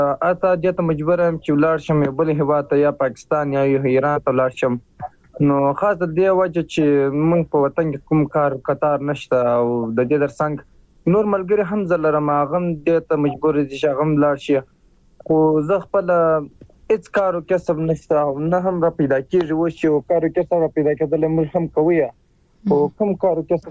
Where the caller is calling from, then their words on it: Musa Qala, Helmand, Afghanistan